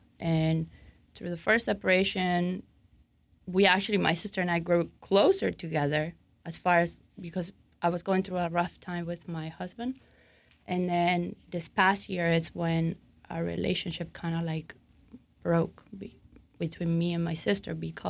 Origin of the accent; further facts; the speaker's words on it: Argentina; I'm originally from Argentina.